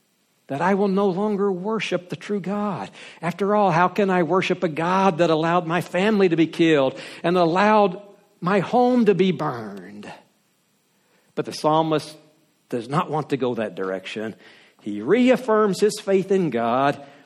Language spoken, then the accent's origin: English; United States; In my hometown in America